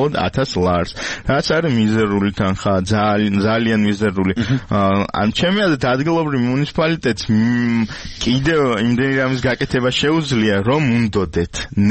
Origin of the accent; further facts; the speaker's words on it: Tbilisi, Georgia; ჩვენ თბილისელები ვართ